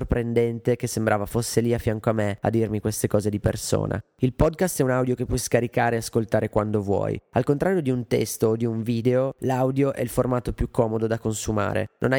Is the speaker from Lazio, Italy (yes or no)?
no; Ivrea, Piedmont, Italy; moved away as an adult; sono cresciuto a Ivrea, città nota per l'Olivetti e la Battaglia delle Arance. Ho abitato lì fino alla fine del liceo, facendo la vita di una piccola cittadina.